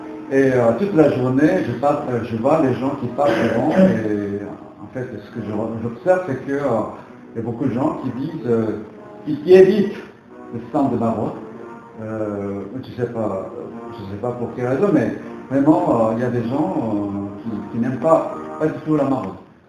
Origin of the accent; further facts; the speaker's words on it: France; French is a second language; moi je suis un français, mais excusez-moi, je ne parle pas très bien le français